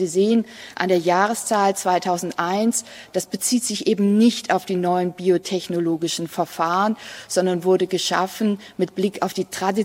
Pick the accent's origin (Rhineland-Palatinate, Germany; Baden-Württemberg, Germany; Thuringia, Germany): Baden-Württemberg, Germany; Stuttgart; ich komme aus Stuttgart, das heißt, ich habe die Freisetzungsversuche in Stuttgart-Hohenheim mitbekommen